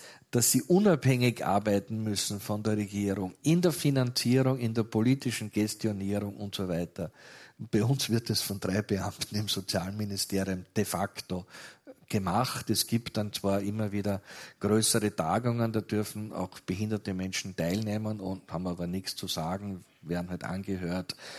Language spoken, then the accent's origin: German; Krems, Lower Austria, Austria; Ich bin aufgewachsen in Krems-Lerchenfeld, in dieser Arbeitersiedlung neben der Hütte Krems.